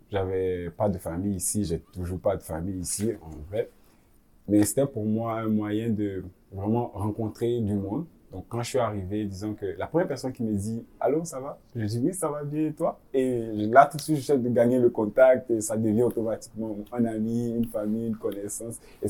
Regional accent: Abidjan, Côte d’Ivoire; now in Canada; D'Abidjan.

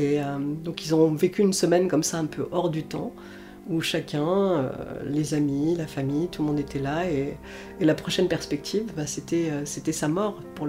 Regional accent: Grand Est, France; Après, en tant qu'Alsacien, on n'est pas interdit d'aller se faire enterrer

